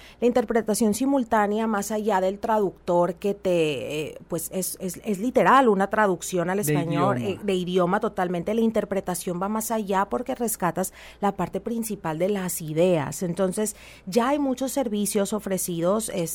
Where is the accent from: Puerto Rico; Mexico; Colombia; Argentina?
Mexico; Creo que como empresarios mexicanos, la cultura nos obliga, nos lleva a pensar